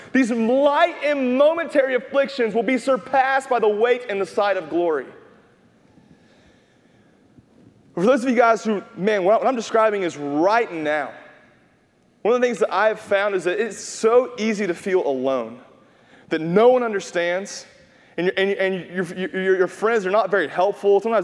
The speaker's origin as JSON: {"language": "English", "region": "North Carolina", "country": "United States", "said": "hey, we're from North Carolina. We should know this."}